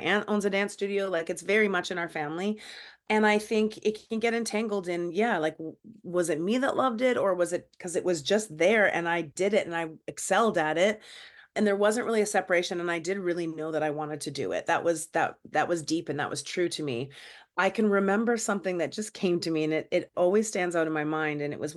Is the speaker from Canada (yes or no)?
yes; Canada; I'm 19, 20 years old. I have no money. I'm Canadian. I'm living in Vancouver across the other side of a different country.